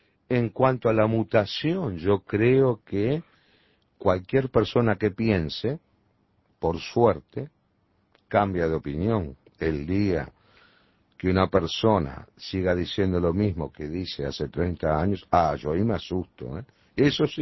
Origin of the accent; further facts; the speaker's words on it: Uruguay; como uruguayo